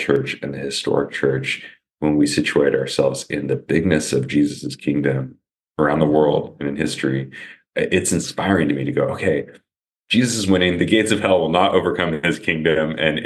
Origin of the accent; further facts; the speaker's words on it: Oregon, United States; also born or lived in Arizona; I grew up here in Oregon, and then be back in Arizona